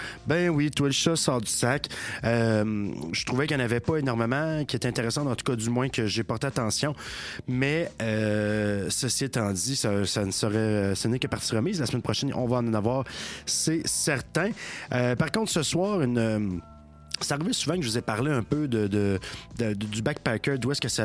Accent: Quebec, Canada; Moi, je viens de la Beauce lointaine.

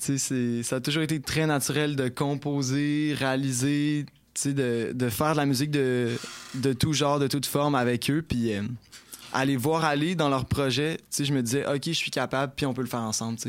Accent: Quebec City, Quebec, Canada; Je suis né à Québec. J'ai grandi dans Sainte-Foy, pas tant loin de l'Uni. Mm-hmm. Mais là, ça fait 4 ans maintenant que j'habite le quartier Saint-Jean-Baptiste.

